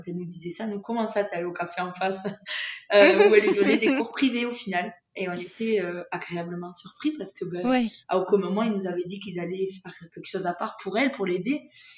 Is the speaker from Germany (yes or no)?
no; France; accent: French; Ça fait maintenant 7 ans qu'on vit là et je les comprends, ils me comprennent. Alors, c'est vrai que j'ai pas un accent formidable en espagnol. Je garde mon accent bien français.